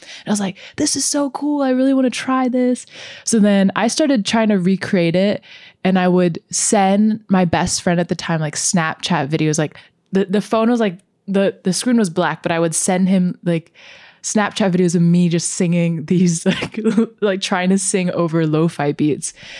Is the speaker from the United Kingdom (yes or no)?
no; Singapore; also born or lived in Philippines; now in United States; I was born in the Philippines, and then before moving to the US, I moved like seven times, and I consider Singapore my home because it's the place I've lived the most.